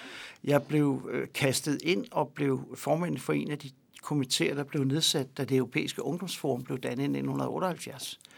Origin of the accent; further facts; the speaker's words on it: Copenhagen, Capital Region of Denmark, Denmark; born there; jeg er født i en koloni her i København, for at sige det på godt dansk